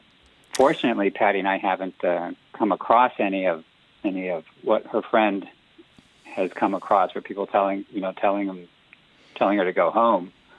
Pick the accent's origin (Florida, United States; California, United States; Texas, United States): California, United States; Same as the other young lady, California, Southern California, actually, for us.